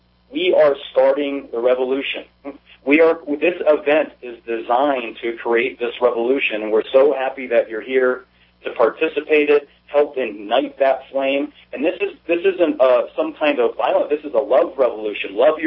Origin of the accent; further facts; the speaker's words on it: Allentown, Pennsylvania, United States; also born or lived in Florida; I'm from Allentown, Pennsylvania, and then Florida, and then here